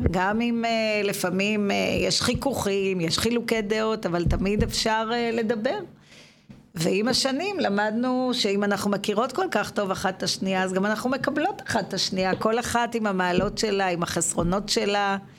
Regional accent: Haifa, Haifa District, Israel; now in Tel Mond, Israel; אז אולי קודם נספר לכולם שבמקור אנחנו חיפאיות.

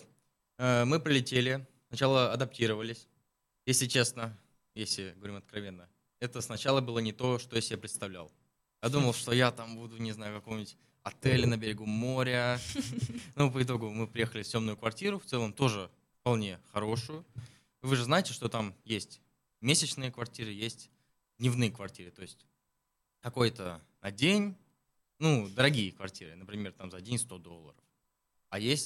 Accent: Volgograd, Volgograd Oblast, Russia; Я прилетел из России.

